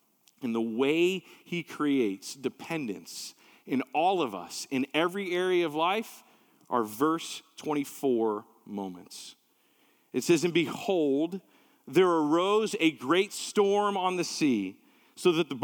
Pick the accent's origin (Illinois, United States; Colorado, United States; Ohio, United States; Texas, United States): Texas, United States; I'm a kid from Texas, right? I grew up on boats. My dad loved to fish, and we water skied as a family growing up, and we came from like Lake Texoma and Lake Ray Hubbard, these big, gigantic lakes, right?